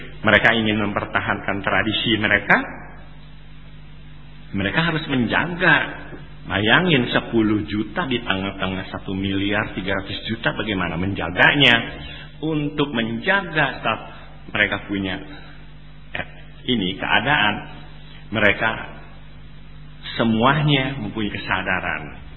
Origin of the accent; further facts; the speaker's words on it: Java, Indonesia; Ya saya Jawa loh, ya. Jawa kulo.